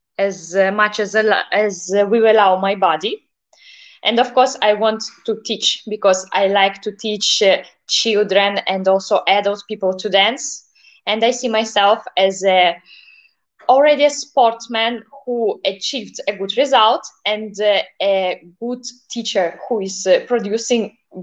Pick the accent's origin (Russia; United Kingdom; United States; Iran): Russia; Okay, for this, for focus, it's of course because I'm from Russia. So we have already a good discipline from our childhood.